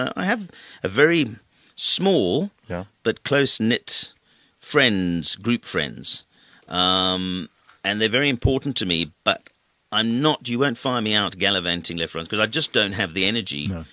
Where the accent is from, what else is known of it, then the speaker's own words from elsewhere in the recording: United Kingdom; also born or lived in Cape Town, South Africa; I was quite fortunate in 1989, and being British at the time.